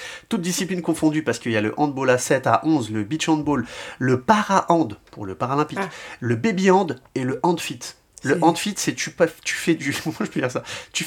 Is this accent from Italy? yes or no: no; France; on a vraiment une belle tradition de handball aussi chez nous en France